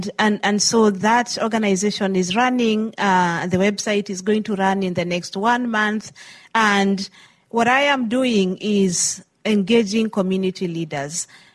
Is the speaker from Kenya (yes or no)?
yes; Kenya; So I come from the Maasai community from Kenya